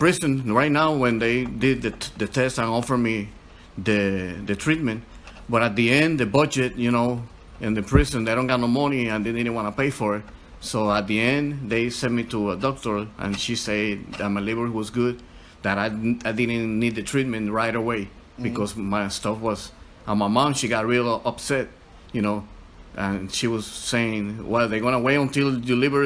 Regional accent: Puerto Rico; now in Chicago, United States; I'm Puerto Rican, 47 years old. I came from Puerto Rico to Chicago to a rehab.

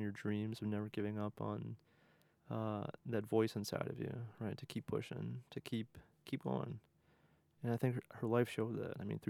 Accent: Midwest, United States; Having been a Midwestern boy. I did learn to say y'all, and I still drop it from time to time.

